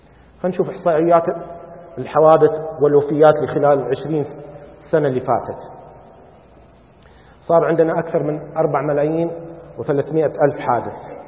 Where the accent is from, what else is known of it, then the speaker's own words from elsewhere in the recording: Al-Ahsa, Eastern Province, Saudi Arabia; وبعض المعلومات من مديرية الشؤون الصحية عندنا بالأحساء